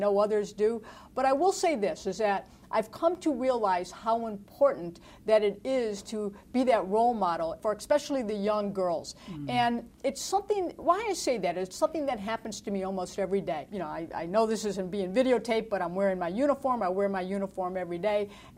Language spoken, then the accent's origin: English; Cleveland, Ohio, United States; I grew up in Cleveland, Ohio, and I would see the commercials for the San Diego Zoo while I was, quite frankly, freezing back in Cleveland in the wintertime.